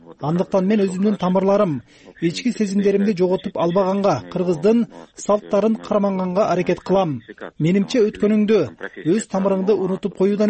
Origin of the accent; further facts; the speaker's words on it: Bishkek, Kyrgyzstan; born there; also born or lived in Russia; Мен мурдагы Фрунзе шаарында 1964-жылы төрөлгөм, бирок өмүрүмдүн көбүн Орусияда жашадым десем болот. 1983-жылы Кыргыз мамлекеттик университетинен Москвага которулгам.